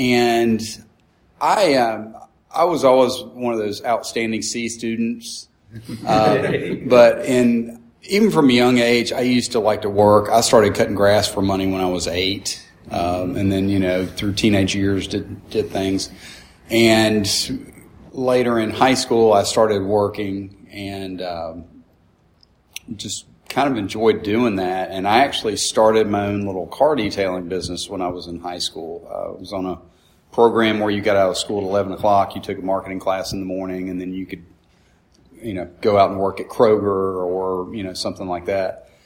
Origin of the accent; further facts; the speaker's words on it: Cumberland, Maryland, United States; born there; Okay, I was born in Cumberland, Maryland. My family were kind of railroad people. Grandfather worked for the railroad, my dad did. So my dad got transferred a lot.